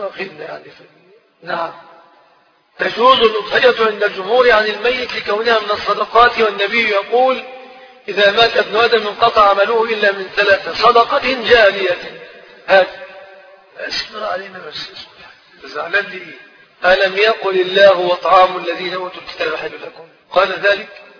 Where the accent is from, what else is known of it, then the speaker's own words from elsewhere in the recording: Egypt; احنا من مصر